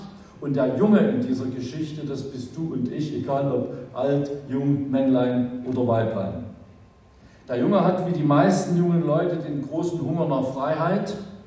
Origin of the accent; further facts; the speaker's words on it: Saxony, Germany; Ich komme ja aus Sachsen, ich wohne im Vogtland.